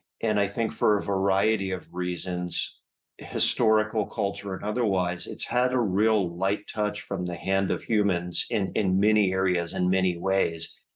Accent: United States; I'm an American who now lives and works primarily in the U.S.

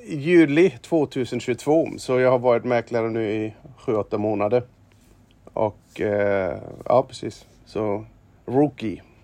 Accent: Germany; moved away as an adult; now in Sweden; 46 år gammal, född och uppvuxen i Tyskland och kom hit när jag var 25 till Sverige.

